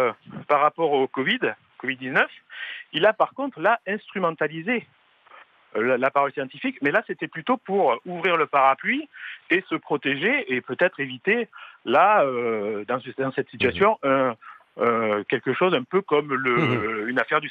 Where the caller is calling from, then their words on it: Colombes, Île-de-France, France; Bonjour, je viens de Colombes.